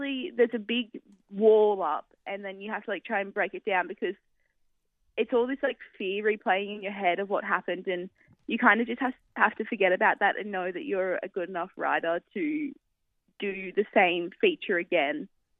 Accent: Jindabyne, New South Wales, Australia; I think growing up in Jindabyne, everyone kind of has all the fundamentals

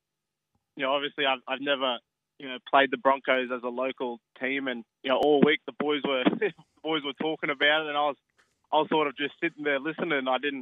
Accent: Brisbane, Queensland, Australia; I grew up in Brisbane my whole life and played at Maracravat Eagles for 12 years as a kid

